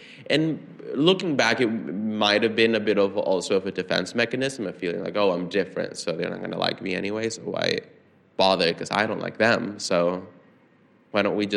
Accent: San Salvador, El Salvador; I grew up in San Salvador, which is a very densely populated, very urban, very chaotic, very dangerous city.

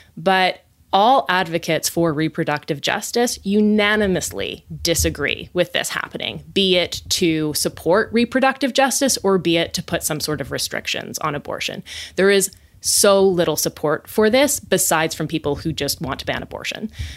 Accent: West Coast, United States; And I hail from the West Coast. I run in like very progressive circles.

